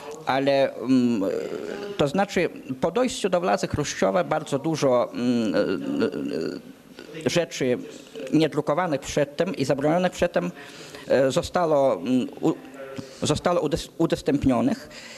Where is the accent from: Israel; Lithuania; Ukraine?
Lithuania; Vilnius, Vilnius County; No, a ponieważ jestem Litwinem z Wilna i leżą mi na sercu sprawy litewskie